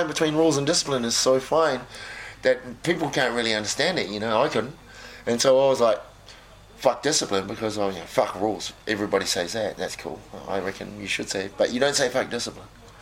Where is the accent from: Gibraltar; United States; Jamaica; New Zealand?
New Zealand; all right, especially as a Kiwi.